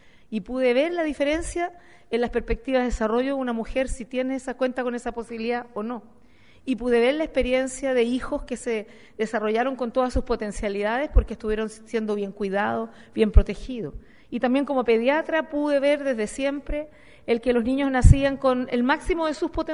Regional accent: Chile; es muy importante que Uruguay y Chile podamos intercambiar experiencias y colaborar más estrechamente en este ámbito

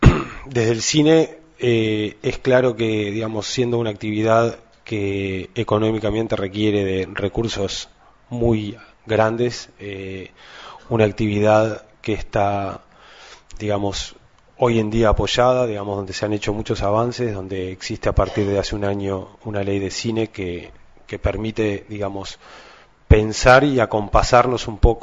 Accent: Uruguay; yo soy uruguayo

